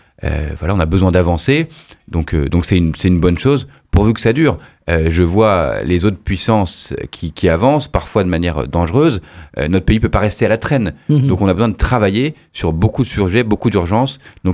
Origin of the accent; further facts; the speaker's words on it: Brittany, France; on a besoin d'avoir de l'investissement chez nous, en Bretagne, entre Loudéac et Lamballe